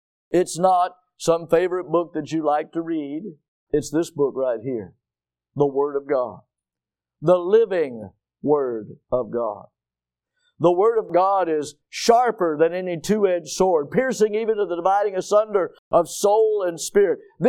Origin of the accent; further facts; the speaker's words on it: Milton, United States; I grew up here in Milton, and Milton was pretty much wilderness area back whenever I was growing up, right?